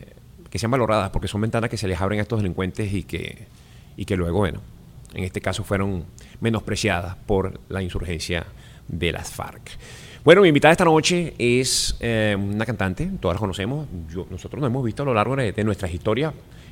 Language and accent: Spanish; Venezuela; now in Doral, United States; aquí somos muchos los venezolanos